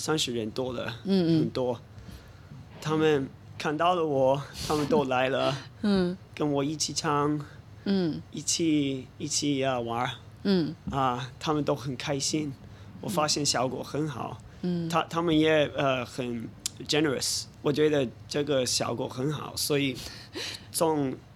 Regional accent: Sydney, New South Wales, Australia; Chinese is a second language; 我是悉尼人，我在悉尼长大，今年30岁

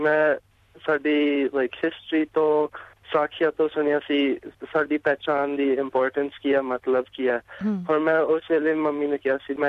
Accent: Georgia, United States; also born or lived in Utah; now in New York City, United States; ਜੀ, ਮੈਂ USA ਤੋਂ ਹੈਗਾ। ਮੇਰਾ ਜਨਮ ਹੋਇਆ ਸੀ ਯੂਟਾ ਦੇ ਵਿੱਚ, ਮੈਂ ਵੱਡਾ ਹੋਇਆ ਸੀ ਜਾਰਜੀਆ ਵਿੱਚ, ਔਰ ਅੱਜ ਕੱਲ ਮੈਂ ਯੂਨੀਵਰਸਿਟੀ ਵਿੱਚ, ਕੋਲੰਬੀਆ ਯੂਨੀਵਰਸਿਟੀ ਵਿੱਚ ਪੜ੍ਹਦਾ, ਨਿਊਯਾਰਕ ਸਿਟੀ ਦੇ ਵਿੱਚ।

